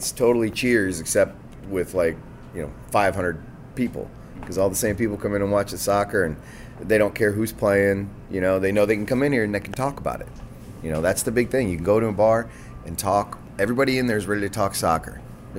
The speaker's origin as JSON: {"language": "English", "town": "Kansas City", "country": "United States", "tie": "born or raised there", "said": "I grew up in Kansas City."}